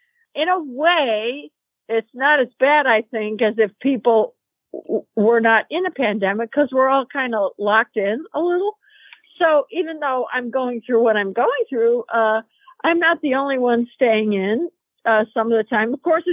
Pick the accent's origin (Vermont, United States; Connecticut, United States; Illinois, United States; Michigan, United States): Illinois, United States; Chicago; You know, I'm originally from Chicago. I know what blizzards